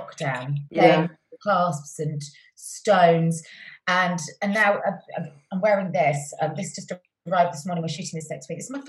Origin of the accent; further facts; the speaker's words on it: Cheltenham, South West England, United Kingdom; So yeah, I was born and raised in Cheltenham